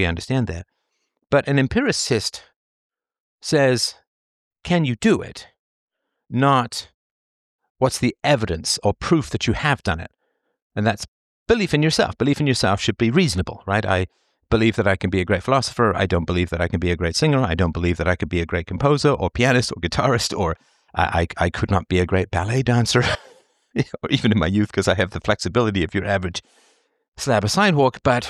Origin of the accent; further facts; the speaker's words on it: United Kingdom; Listen, I'm British.